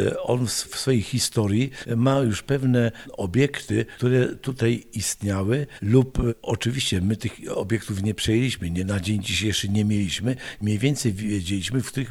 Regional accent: Skępe, Kuyavian-Pomeranian Voivodeship, Poland; born there; ja się urodziłem w takim niedużym miasteczku w województwie kujawsko-pomorskim, Skępe, gdzie właśnie jest takie bardzo, bardzo renesansowe, zabytkowe sanktuarium Matki Boskiej Skępskiej.

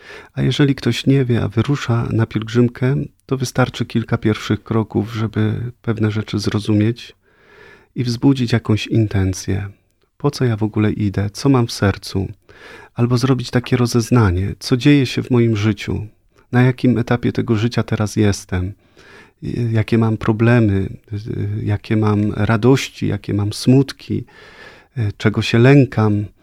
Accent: Greater Poland Voivodeship, Poland; pochodzimy z tych samych rejonów, też jestem Wielkopolaninem

